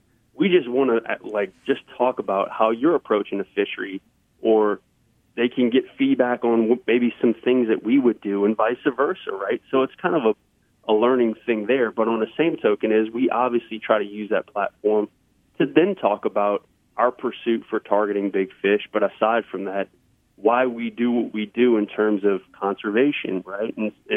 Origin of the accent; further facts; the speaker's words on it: Louisiana, United States; growing up on the South Shore, fishing the Causeway or fishing the Pontchartrain Complex and being able to fish those fish really deep on those pilings